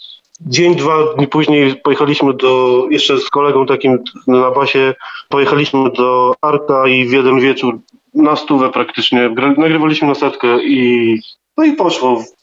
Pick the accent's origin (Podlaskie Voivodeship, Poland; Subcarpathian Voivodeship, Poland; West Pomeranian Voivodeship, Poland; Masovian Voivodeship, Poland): Podlaskie Voivodeship, Poland; Kolno; pierwsze moje kapele tam u siebie w Kolnie to właśnie w tym kierunku i pewnie to zostało.